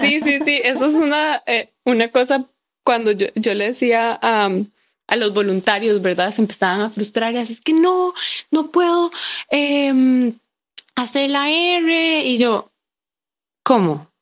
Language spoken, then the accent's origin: Spanish; Costa Rica; no somos muchos ticos. Ando en otro país y la gente no me cree que todo el mundo habla como yo, ¿verdad? Y de como, no, es que usted no sabe pronunciar la R. Y yo como, no, en mi país todo el mundo habla así